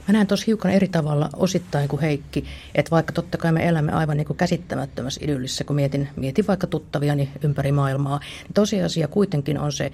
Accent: Ulvila, Satakunta, Finland; lapsuuteni Ulvilassa

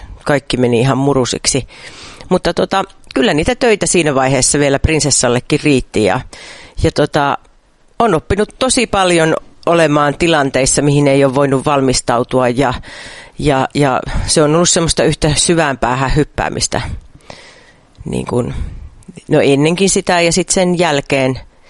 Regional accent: North Savo, Finland; minä olen Pohjois-Savosta. Joo, niin minä olen tämmöinen laulaja, tyttö. 45 vuotta täytin tässä justiinsa toissa viikolla.

